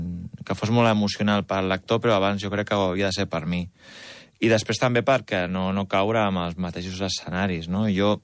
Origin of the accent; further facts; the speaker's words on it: Barcelona, Catalonia, Spain; jo vaig néixer al Guinardó, el que passa que vaig fer sobretot vida de nen a Horta, per Fondant Fargues, i després a Horta perquè vivien els meus cosins.